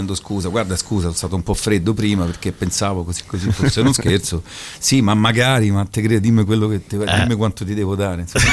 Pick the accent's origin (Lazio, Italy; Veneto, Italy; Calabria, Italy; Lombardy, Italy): Lazio, Italy; Rome; Sono cresciuto a Monteverde, quindi.